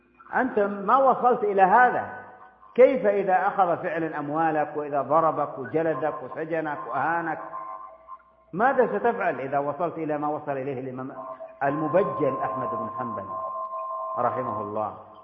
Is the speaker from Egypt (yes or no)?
no; Yemen; بلادنا اليمن السعيد، اليمن المبارك، أهل الحكمة والإيمان